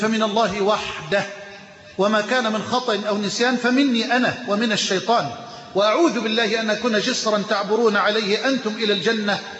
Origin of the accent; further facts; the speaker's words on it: Egypt; واجعل بلدنا مصر أمنا أمانا سخاء رخاء